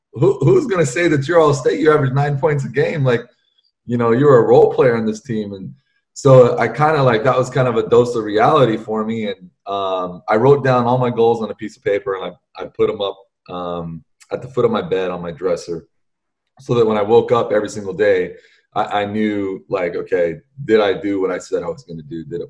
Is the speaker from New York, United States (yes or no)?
no; Anchorage, Alaska, United States; I grew up here in Anchorage